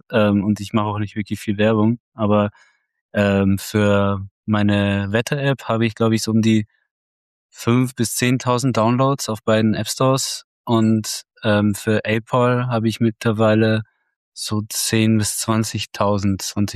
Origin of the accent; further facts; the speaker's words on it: Rosenheim, Bavaria, Germany; Ich komme aus Rosenheim, ist eine Stadt nähe München an der österreichischen Grenze.